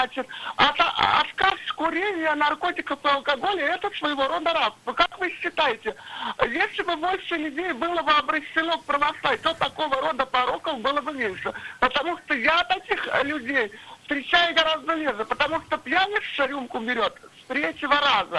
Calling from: Moscow, Russia; я звоню из Москвы.

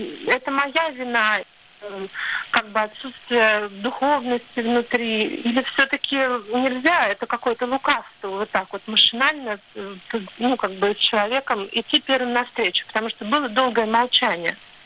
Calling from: Saint Petersburg, Russia; я звоню из Санкт-Петербурга.

